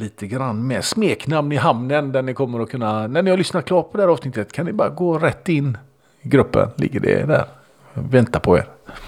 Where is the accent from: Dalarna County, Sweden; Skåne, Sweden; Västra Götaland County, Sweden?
Västra Götaland County, Sweden; Gothenburg; accent: Gothenburg dialect; tycker ju själv inte att jag pratar speciellt mycket göteborgska när jag pratar. Men när jag lyssnar på mig själv så inser jag att det är svårt att missta att jag kommer från Göteborg.